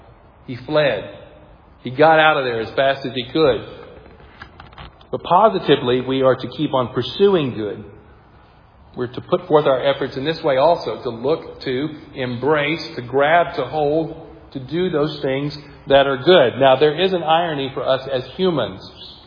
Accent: the South, United States; I'm from the South, so it's parousia, right?

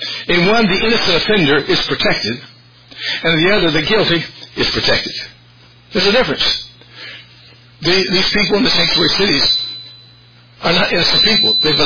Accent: Indianapolis, Indiana, United States; And I'm from Indianapolis. I spent 30 years there.

